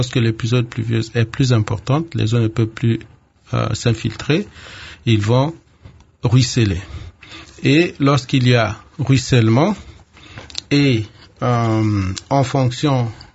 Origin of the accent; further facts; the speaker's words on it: DR Congo; Il y a ici chez nous, en RDC, il y a un gros problème de gestion des déchets solides.